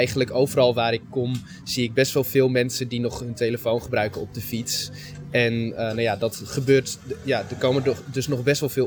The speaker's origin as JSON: {"language": "Dutch", "region": "Groningen", "country": "Netherlands", "said": "Want ik kom zelf uit Groningen."}